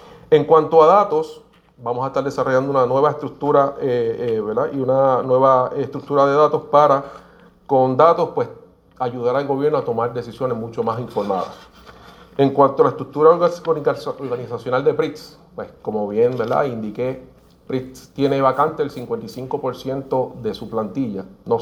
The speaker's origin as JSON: {"language": "Spanish", "country": "Puerto Rico", "said": "ciudadanos como nosotros puertorriqueños pudieran beneficiarse de servicios directamente"}